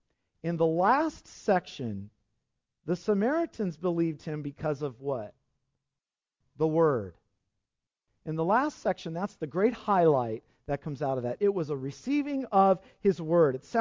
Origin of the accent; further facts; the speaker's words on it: Lemoore, California, United States; In my hometown, we've had some amazing athletes come out of there. Tommy Smith in the 68 Olympics, you know, he was the one that held up the black glove. He ran at Lemoore High School.